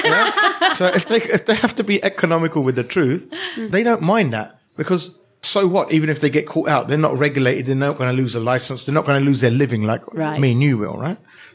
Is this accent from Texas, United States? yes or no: yes; Texas, United States; accent: Texas; That's my Texas accent.